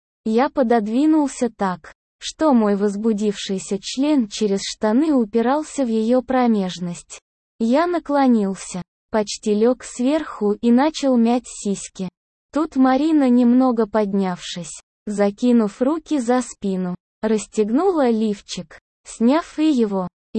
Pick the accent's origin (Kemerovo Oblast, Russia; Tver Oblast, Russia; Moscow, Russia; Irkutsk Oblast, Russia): Moscow, Russia; Мне на данный момент 21 год. Родился и живу в Москве.